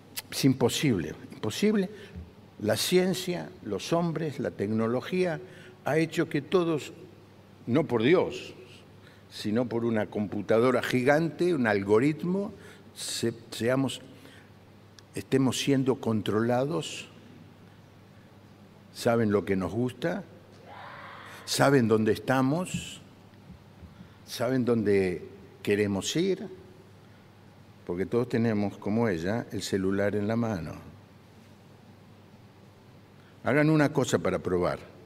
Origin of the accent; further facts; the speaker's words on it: Argentina; Nosotros mismos, como argentinos, estamos frente a una elección